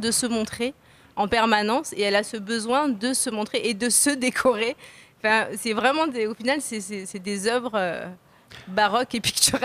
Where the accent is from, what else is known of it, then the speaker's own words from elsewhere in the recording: Marseille, Provence-Alpes-Côte d'Azur, France; Moi, je suis marseillaise.